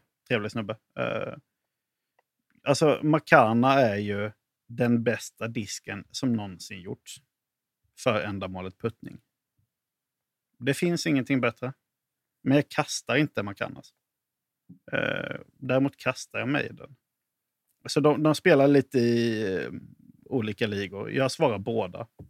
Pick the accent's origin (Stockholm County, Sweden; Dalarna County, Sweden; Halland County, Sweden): Halland County, Sweden; now in Lund, Sweden; Men nej, jag är ju från Halland i grund och botten.